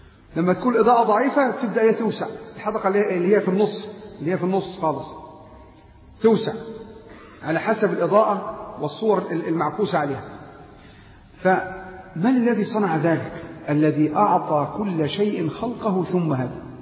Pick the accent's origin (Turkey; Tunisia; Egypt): Egypt; تجي تبيض عندنا في مصر